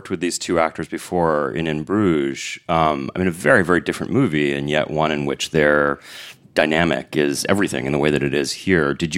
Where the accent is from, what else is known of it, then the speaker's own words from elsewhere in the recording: New York, United States; because I'm a New Yorker who wrote a book about Ireland myself.